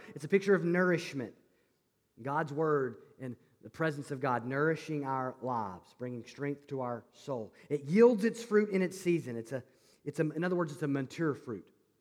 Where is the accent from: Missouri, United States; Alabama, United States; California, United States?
Alabama, United States; when we visit home, back my hometown back in Alabama, we go see my family and stuff.